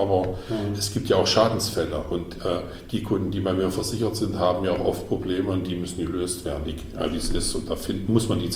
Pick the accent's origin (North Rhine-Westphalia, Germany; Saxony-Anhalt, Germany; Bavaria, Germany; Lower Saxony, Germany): Saxony-Anhalt, Germany; Wir haben in Mansfeld-Südharz, das ist ja der Kreis, wo ich herkomme, nicht nur Wimmelburg, sondern tatsächlich auch noch Wimmelrode.